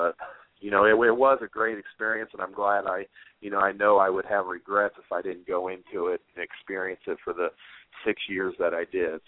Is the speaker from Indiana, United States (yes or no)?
yes; Noblesville, Indiana, United States; But growing up in Noblesville, they definitely gave me a great start as far as, you know, trying to achieve my dream.